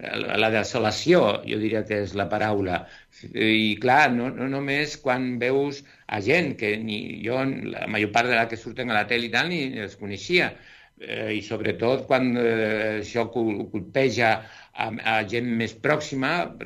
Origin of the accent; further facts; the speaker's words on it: Tazacorte, Canary Islands, Spain; davant del meu poble, del meu casc, del casc del poble, això sí que està en línia recta al mar, però una mica cap al nord, on es preveu que arribarà la lava, que és el que diem aquí a Tazacorte